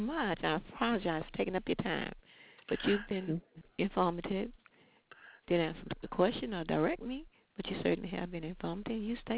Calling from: Mobile, Alabama, United States; I'm calling from Franklin Primary Health Center in Mobile, Alabama

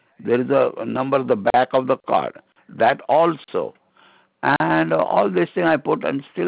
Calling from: Maplewood, New Jersey, United States; I'm speaking from Maplewood, New Jersey.

